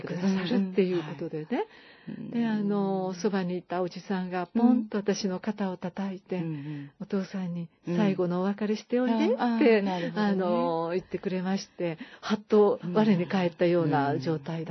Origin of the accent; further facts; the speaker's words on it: Osaka, Japan; 大阪へ帰ろうか、うん、このまま東京に残って